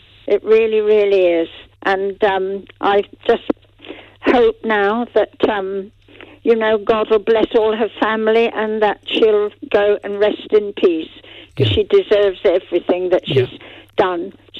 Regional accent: England, United Kingdom; I'm English. I was born in England.

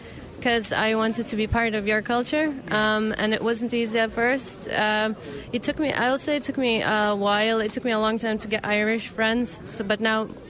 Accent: Lithuania; also born or lived in Russia; I was born in Russia, raised in Lithuania, so I grew up in Lithuania.

